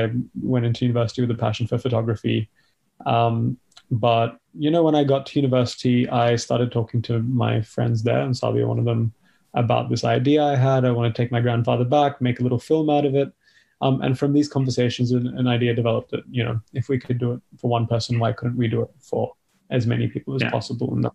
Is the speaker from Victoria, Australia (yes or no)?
yes; Melbourne, Victoria, Australia; also born or lived in Delhi, India; Yeah, so I am from Delhi. I was born in Delhi, but I grew up in Melbourne, Australia.